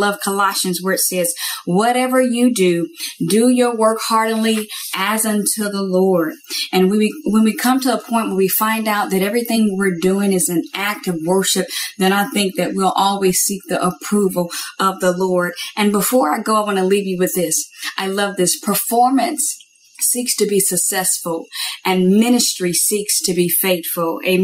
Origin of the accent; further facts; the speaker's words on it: Atlanta, Georgia, United States; I am from Atlanta, Georgia.